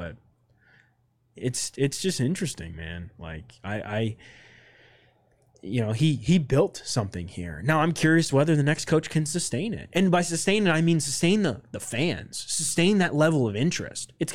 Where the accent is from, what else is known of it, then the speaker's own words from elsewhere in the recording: Newport News, Virginia, United States; I grew up in Newport News. I've, Yorktown, Newport News, 757. I lived in that area up until I went to college at Virginia Tech, and I've lived here my entire life. I've never left the Commonwealth of Virginia.